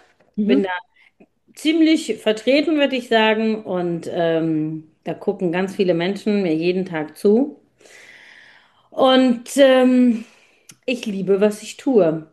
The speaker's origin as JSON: {"language": "German", "country": "Germany", "tie": "born there", "said": "nach Italien, da komme ich nämlich ursprünglich her, also meine Eltern, ich bin in Deutschland geboren."}